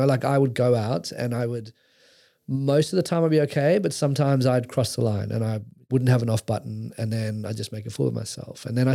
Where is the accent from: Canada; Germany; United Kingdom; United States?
United Kingdom; London; this was growing up in London and as a young 20-year-old, you know, for the most part, it was fine.